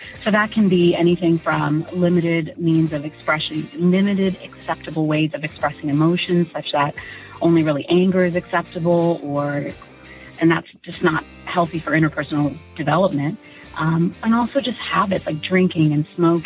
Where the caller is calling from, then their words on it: Orlando, Florida, United States; I'm calling from Orlando. I live very close to Pulse